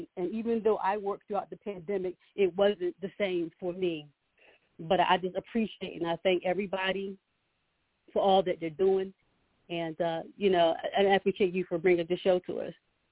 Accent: the South, United States; You know, I'm from the South, and we don't say cashier, we say checker.

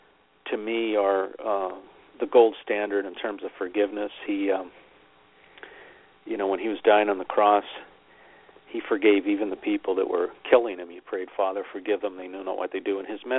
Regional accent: Westview, Pennsylvania, United States; I grew up in Westview, Pennsylvania, a suburb of the North Hills of Pittsburgh. When I was a little boy, we had an amusement park

